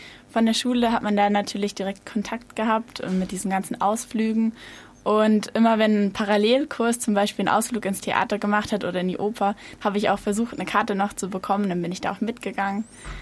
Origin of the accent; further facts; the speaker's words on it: Oettingen, Bavaria, Germany; Und ich bin aus Oettingen.